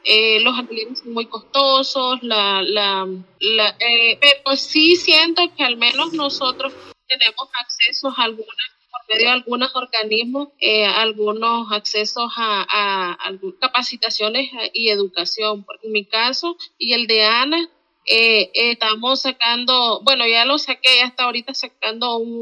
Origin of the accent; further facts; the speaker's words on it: Managua, Nicaragua; moved away as an adult; Yo soy de Managua y pues a partir del 2018 empezó la persecución, pues a partir de abril, y me tocó exiliarme para en septiembre del 2018, y ya tengo prácticamente 5 años